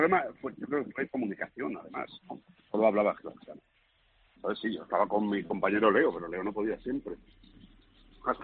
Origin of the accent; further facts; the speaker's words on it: Valencia, Valencian Community, Spain; now in Albir, Spain; yo es que soy de Valencia, pero vine a vivir aquí al Albir.